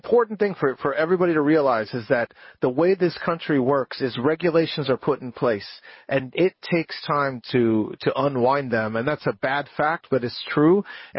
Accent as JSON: {"language": "English", "region": "Colorado", "country": "United States", "also_born_or_lived": "New York", "said": "So I'm from Colorado originally. I lived in New York for a long time."}